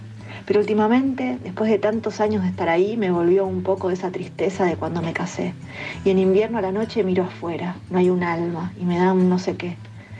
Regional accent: Remedios de Escalada, Buenos Aires Province, Argentina; born there; Nací en Remedios de Escalada, un barrio de zona sur. Es un barrio ferroviario.

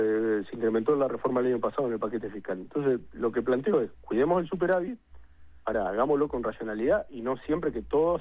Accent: Gualeguaychú, Entre Ríos, Argentina; Yo soy de Gualeguaychú, en este momento estoy en Gualeguaychú.

